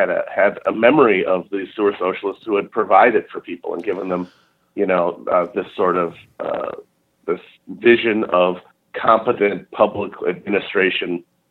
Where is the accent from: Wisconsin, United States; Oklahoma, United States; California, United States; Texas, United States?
Wisconsin, United States; which is in my home state of Wisconsin